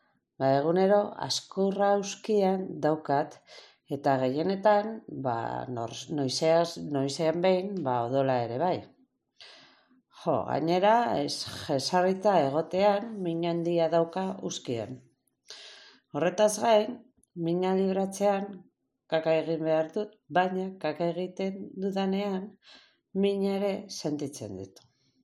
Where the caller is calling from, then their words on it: Vitoria-Gasteiz, Basque Country, Spain; eta Gasteizkoa naiz. 44 urte dauzkat